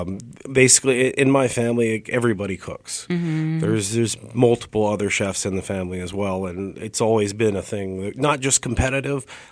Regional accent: Mobile, Alabama, United States; also born or lived in Europe; I grew up a little bit all over earlier in life in Europe, mm-hmm. and then here in Mobile, a little in many other states also as well, but mainly here in Mobile. Went to school at Murphy.

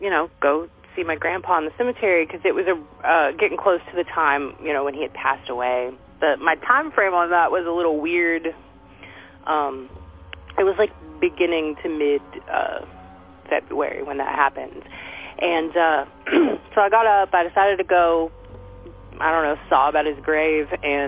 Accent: Texas, United States; born there; also born or lived in Louisiana; I was born in Texas, but we lived in Louisiana at the time, before we moved back to Texas, so I'm a purebred swamp creature.

